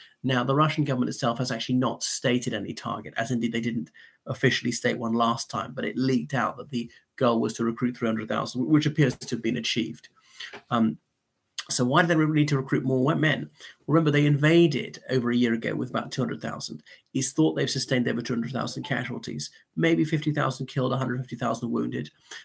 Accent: Ireland; from Ireland.

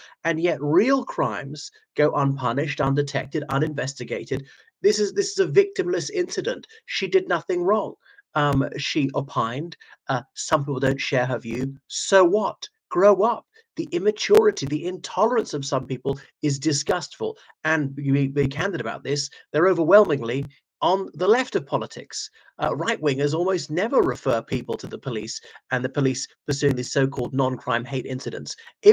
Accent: Ireland; from Ireland.

